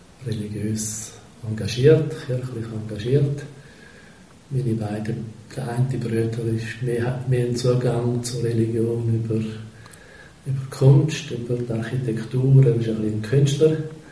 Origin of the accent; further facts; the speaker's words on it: Zurich, Switzerland; Das war so eigentlich meine Kindheit in Zürich.